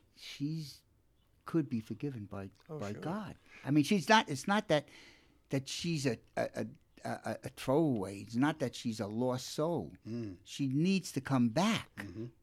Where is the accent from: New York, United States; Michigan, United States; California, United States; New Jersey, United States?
New York, United States; Brooklyn; accent: Brooklyn; much better than I can do with my Brooklyn accent.